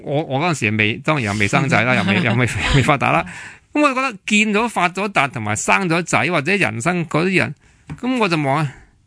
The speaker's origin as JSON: {"language": "Cantonese", "country": "Hong Kong", "said": "我哋香港人就系恭喜发财啊"}